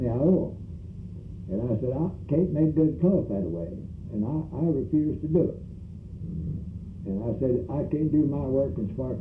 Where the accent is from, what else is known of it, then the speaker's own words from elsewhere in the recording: Sweetwater, United States; also born or lived in Madden County; Yeah, I've been raised right here in Sweetwater.